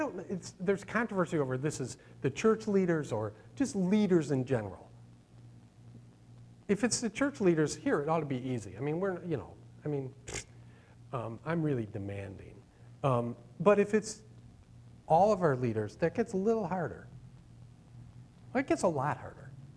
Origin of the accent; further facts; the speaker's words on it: Chicago, Illinois, United States; Even if I was, and I'm from Chicago, and he's still probably not thinking about my soul.